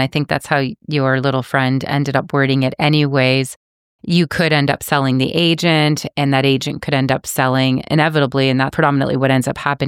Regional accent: Cambridge, Ontario, Canada; I am not from Northern Ontario, thank you very much. I am from Cambridge, Ontario

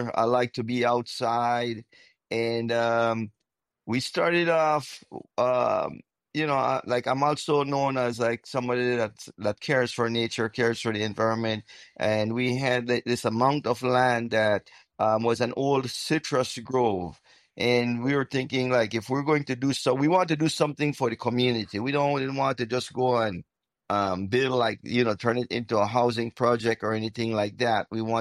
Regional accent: Southern Belize, Belize; I'm from Southern Belize and I work in the cane fields

